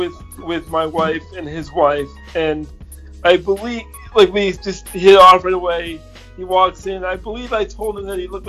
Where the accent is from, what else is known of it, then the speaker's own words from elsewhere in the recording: Pennsylvania, United States; I am from Pennsylvania. I am 39 years old.